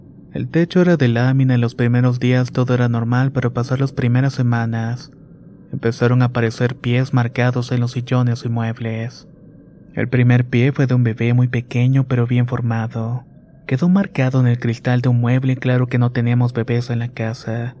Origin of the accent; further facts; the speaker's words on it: Ecatepec, State of Mexico, Mexico; Soy originario de Catepec, Estado de México. Tengo 27 años